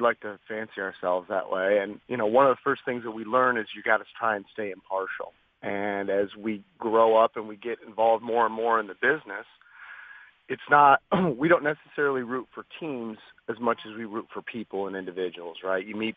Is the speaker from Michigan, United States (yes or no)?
yes; East Lansing, Michigan, United States; I grew up in East Lansing. I saw Magic play when he was at Michigan State